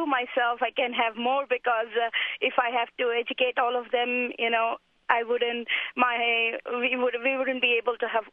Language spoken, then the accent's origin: English; India; now in Louisville, United States; I'm from India